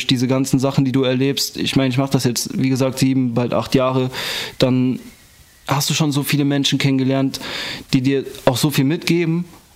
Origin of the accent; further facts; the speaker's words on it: Gladbach, North Rhine-Westphalia, Germany; Ich komme hier aus Gladbach.